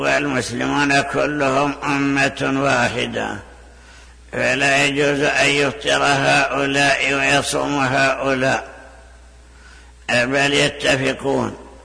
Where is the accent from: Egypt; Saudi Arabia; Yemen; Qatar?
Saudi Arabia; Najd; لو رؤية عندنا في نجد بعد الشمس ب2 دقائق